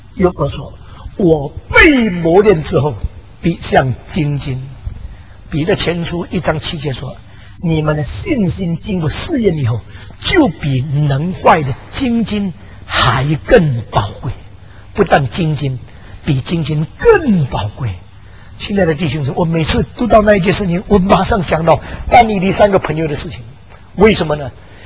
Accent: China; 他正代替我们中国人做了一个受苦得胜的一个榜样

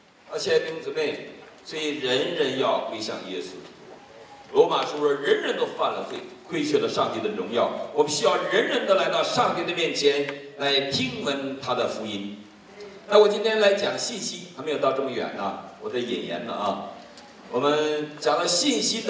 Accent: Northeast China, China; accent: Northeast China; 因为我有东北口音

